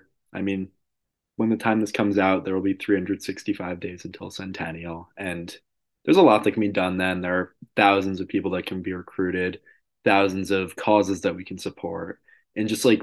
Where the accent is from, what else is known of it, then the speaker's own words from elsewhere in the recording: Providence, Rhode Island, United States; hailing from New England Region, and Dave Hoffman, AZA specifically, Providence, Rhode Island.